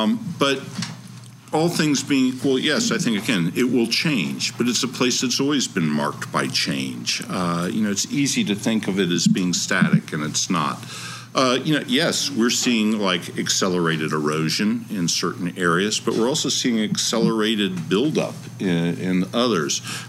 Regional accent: the South, United States; For a long time, I thought growing up in the South was something of a disease I could overcome.

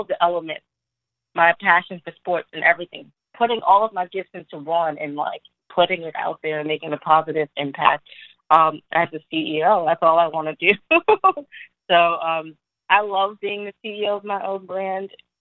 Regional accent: New York, United States; So I'm from New York and, you know, I played basketball.

